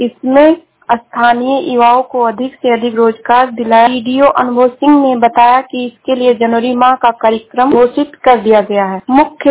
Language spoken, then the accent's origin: Hindi; Shravasti, Uttar Pradesh, India; मैं जिला श्रावस्ती से हूँ।